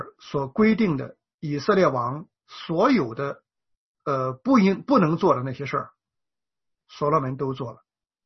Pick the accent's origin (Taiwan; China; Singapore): China; 尤其是像咱们这些在无神论的环境里边长大的人，是吧？在这个儒家思想充满了拜偶像佛教在咱们中国的这种我们这种文化背景里边的人